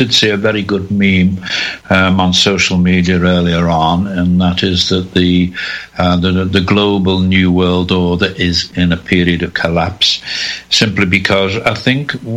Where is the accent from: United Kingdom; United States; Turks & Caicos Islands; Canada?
United Kingdom; born there; even though I was born in Britain myself